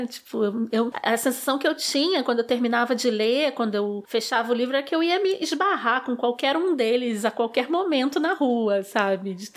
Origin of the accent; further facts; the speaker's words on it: Rio de Janeiro, Brazil; Sou nascida e criada no subúrbio do Rio de Janeiro.